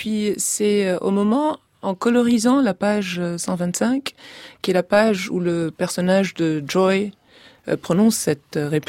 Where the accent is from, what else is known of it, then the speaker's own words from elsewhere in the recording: Lebanon; Oui, alors l'accent peut-être pas, mais les intonations certainement.